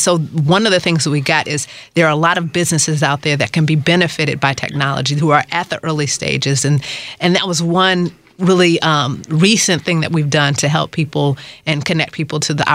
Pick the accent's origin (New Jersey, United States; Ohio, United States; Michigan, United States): Michigan, United States; Detroit; And I grew up in Detroit as well, West Side, went to Renaissance High School.